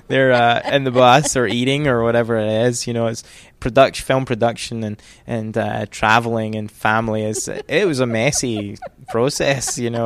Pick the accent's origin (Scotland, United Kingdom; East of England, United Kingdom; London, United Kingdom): Scotland, United Kingdom; now in Waco, United States; we began in Texas, Waco, which is where I live, although I'm from Scotland originally.